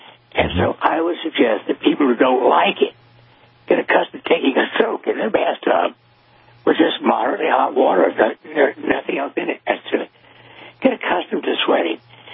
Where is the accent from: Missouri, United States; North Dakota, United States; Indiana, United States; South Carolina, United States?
South Carolina, United States; I mean, I grew up in South Carolina, which is hot, y'all, and I've never minded heat